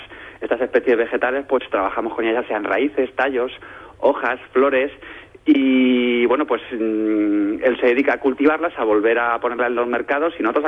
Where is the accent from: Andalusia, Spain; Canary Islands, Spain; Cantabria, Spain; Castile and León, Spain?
Andalusia, Spain; Jaén; por parte de padre, yo desciendo de familia andaluza y yo he vivido muchos años de mi vida, de mi infancia, en Jaén.